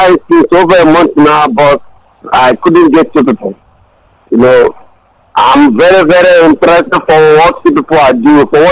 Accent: Ebonyi, Nigeria; now in Onitsha, Nigeria; I'm from Ebonyi State.

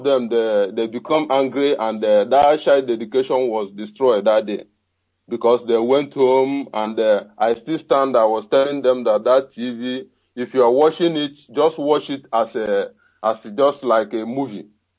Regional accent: Aguleri, Anambra, Nigeria; I'm from Aguleri, Anambra East, the local government. Aguleri from my place.

